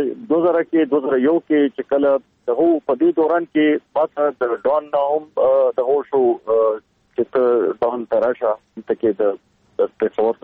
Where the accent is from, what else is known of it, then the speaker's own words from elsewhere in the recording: Peshawar, Khyber Pakhtunkhwa, Pakistan; زه په خپل پېښور کې لوی شوی ما سبق دغه ځای نه ویلی دی.